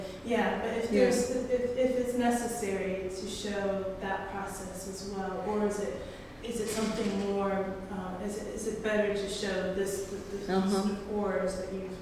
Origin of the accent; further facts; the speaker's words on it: Detroit, Michigan, United States; So starting back, because also I can tell you, I'm from Detroit.